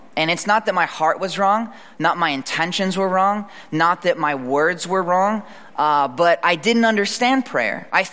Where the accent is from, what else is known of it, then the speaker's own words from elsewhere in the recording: United States; I'm American. I'm a consumer.